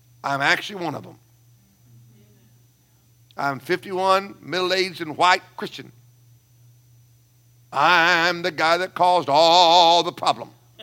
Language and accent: English; United States; And I come from a good country. It's not perfect, but it's a good country. I like it. I love being an American.